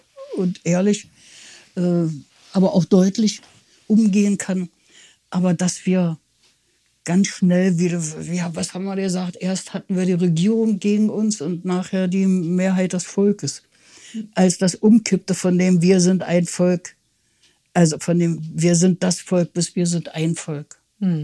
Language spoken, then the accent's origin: German; Berlin, Germany; in die ersten knapp vier Lebensjahre bin ich in West-Berlin groß geworden